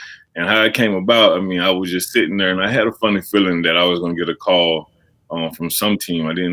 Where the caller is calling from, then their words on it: Louisiana, United States; Home. Good morning. I'm in Louisiana.